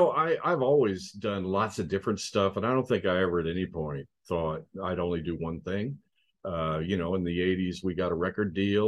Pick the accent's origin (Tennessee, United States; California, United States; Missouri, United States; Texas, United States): Missouri, United States; also born or lived in Biloxi, United States / Florida, United States; And actually, we moved to the Ozark, southwestern Missouri, just right after that. So I pretty much grew up there.